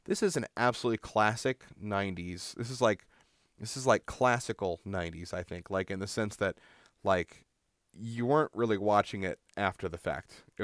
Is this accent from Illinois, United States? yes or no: yes; Monticello, Illinois, United States; from Monticello, Illinois. Like, you know, just, like, from my hometown.